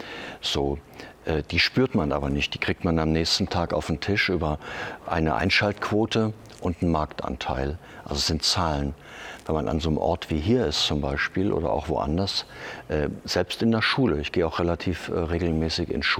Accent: Gotha, Thuringia, Germany; Gotha ist meine Heimatstadt. Ich fühle mich der Stadt nach wie vor sehr verbunden. Ich mache ja auch einiges für Gotha. Und ich habe die Stadt auch erlebt, eben von Kindheit an im Wandel.

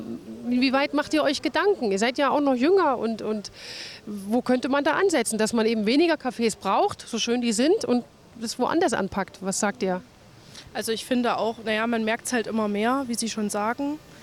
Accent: Berlin, Germany; born there; Wunderbar, Berlin, sehr schön. Ja, meine Geburtsstadt. Und tatsächlich höre ich das immer wieder gerne, ne? Diesen Slang.

